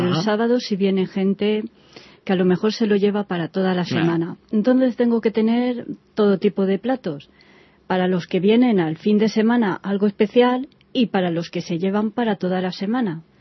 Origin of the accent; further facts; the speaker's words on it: Valencia, Valencian Community, Spain; yo soy valenciana y estábamos allí en Valencia y yo quería hacerlo.